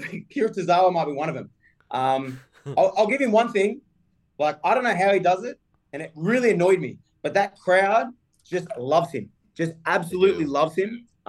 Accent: Australia; In Australia, I walk around no shoes on. That impresses me. You know, not many people can do that, especially in this country.

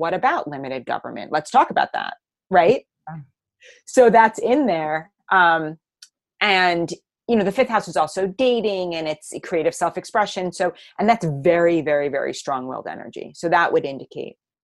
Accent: New York City, New York, United States; I'm from New York City. You know, my dad was the breadwinner. My mom was the homemaker.

